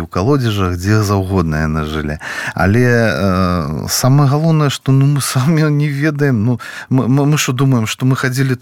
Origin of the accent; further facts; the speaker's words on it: Minsk, Belarus; пра Менск, пра мой родны горад. Я з Менску.